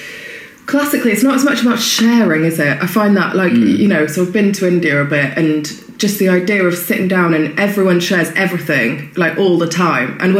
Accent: Wales, United Kingdom; Obviously being Welsh.

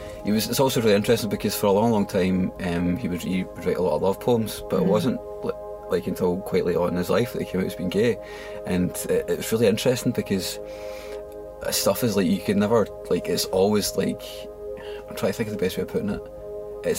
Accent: Scotland, United Kingdom; given I'm Scottish

